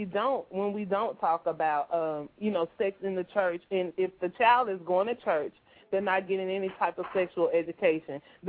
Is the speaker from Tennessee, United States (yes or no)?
yes; Chattanooga, Tennessee, United States; I grew up with … in Chattanooga